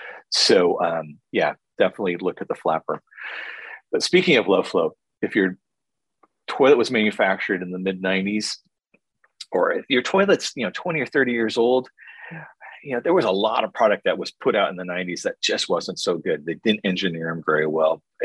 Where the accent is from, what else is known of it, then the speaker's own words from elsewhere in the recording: San Francisco, California, United States; But I remember fixing toilets that, born and raised in San Francisco, and I was working on toilets